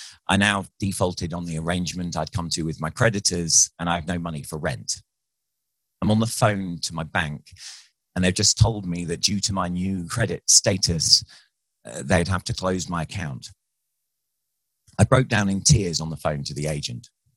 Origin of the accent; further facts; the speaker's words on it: London, United Kingdom; born there; So, I was born in North London, a stone's throw from the old Highbury Stadium, Arsenal's old Highbury Stadium